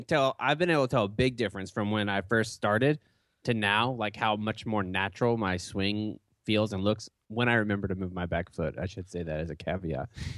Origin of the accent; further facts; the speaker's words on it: Jacksonville, Florida, United States; in Jacksonville, so we went. I think I was probably 13 or 14